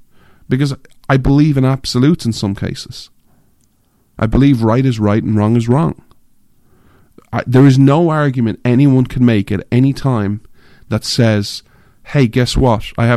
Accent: Ireland; Because I'm an Irishman, I grew up in Ireland, I'm an outsider.

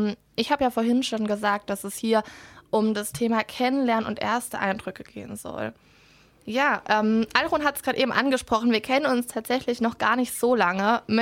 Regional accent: Baden-Württemberg, Germany; ich komme eigentlich aus der Nähe von Baden-Baden. Das heißt, ich bin da in einem kleinen Dorf aufgewachsen mit 400 Einwohnern, 5 Straßen und einer Bushaltestelle.

